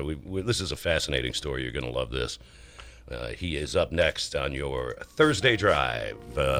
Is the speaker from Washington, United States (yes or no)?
no; Detroit, Michigan, United States; Bob's a friend of mine. We grew up in Detroit together.